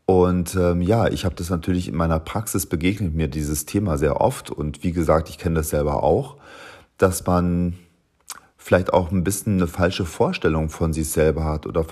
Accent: Tegernsee, Bavaria, Germany; now in Berlin, Germany; Ich bin am Tegernsee aufgewachsen in Oberbayern und habe dann in München Industriedesign studiert und habe während der Zeit auch schon gemalt und mich als Künstler etabliert. Und so bin ich vor 25 Jahren nach Berlin gezogen

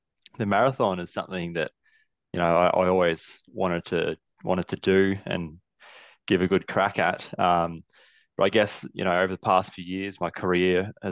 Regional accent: Melbourne, Victoria, Australia; So it's nice to do one in Melbourne, my hometown, and get that done.

